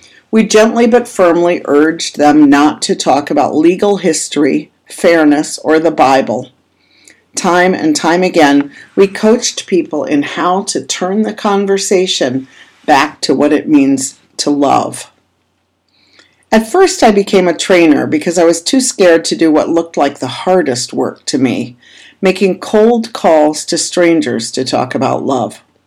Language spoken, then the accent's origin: English; Minnesota, United States; I've had the privilege here in my home state of Minnesota